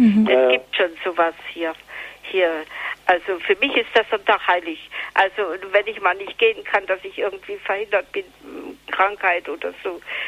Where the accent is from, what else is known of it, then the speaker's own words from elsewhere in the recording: Ilmenau, Thuringia, Germany; Ich komme eigentlich aus Ilmenau, aber ich bin seit 2001 hier in Erfurt im betreuten Wohnen.